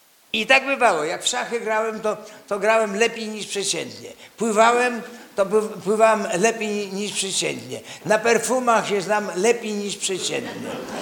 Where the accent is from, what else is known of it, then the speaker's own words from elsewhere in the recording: Grodno, Grodno Region, Belarus; moved away; ja pochodzę z bardzo biednej rodziny, z Grodna. Przeszedłem granicę, kiedy w tym czasie zakładano granicę.